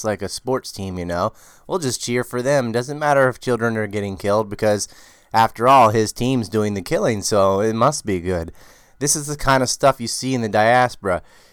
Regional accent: United States; because America did it and America's right because I'm American

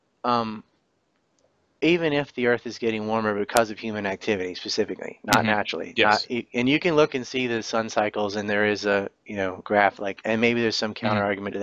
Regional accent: Hatteras Island, North Carolina, United States; I have dealt with extreme environmentalists since I was a child, because I grew up on Hatteras Island, like 78% of its national park.

